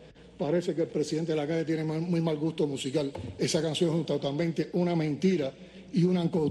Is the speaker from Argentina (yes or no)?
no; Cuba; Nosotros solo lo que queremos defender como cubanos